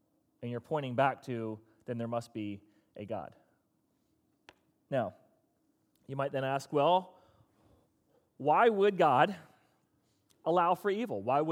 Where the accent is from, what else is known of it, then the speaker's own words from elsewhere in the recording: Florida, United States; I grew up in South Florida, and so going to Disney World was sort of probably like about how many of y'all go to Busch Gardens quite a bit.